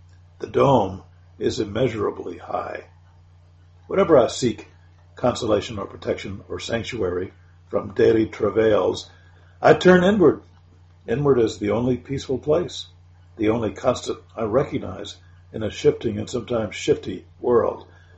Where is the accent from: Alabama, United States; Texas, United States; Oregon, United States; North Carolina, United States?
Alabama, United States; Tuscaloosa; now in Birmingham, United States; I was raised on Eastwood Avenue in T-Town, visited and played with … on Pat McGee Road in Peterson, and with … on Rose Lane in West Blocton.